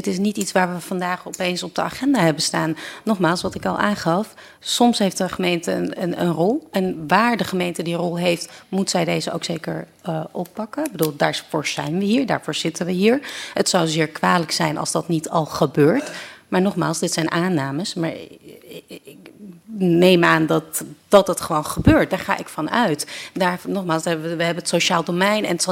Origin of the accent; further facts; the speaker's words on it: Holland, Netherlands; ik ben een Hollandse meid en ik heb geleerd, je moet je gezonde boerenverstand gebruiken.